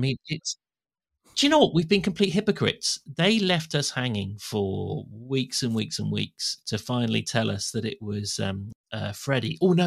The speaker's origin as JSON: {"language": "English", "town": "Swindon", "region": "South West England", "country": "United Kingdom", "tie": "born there", "said": "I'd give anything to have that removed from my birth certificate, because I was immediately whisked, but I've never been back. That was the closest hospital."}